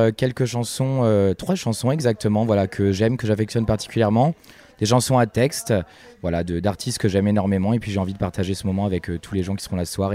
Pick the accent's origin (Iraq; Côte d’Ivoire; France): France; Grand Est; now in Paris, France; Alors, je suis champenois d'origine et ça fait 8 ans maintenant que je suis sur Paris.